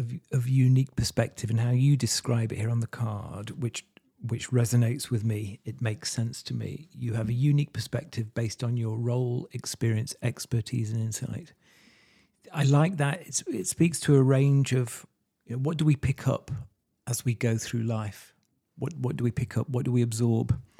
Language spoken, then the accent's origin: English; United Kingdom; now in North America; all parts of Europe and my home country, the United Kingdom, here in North America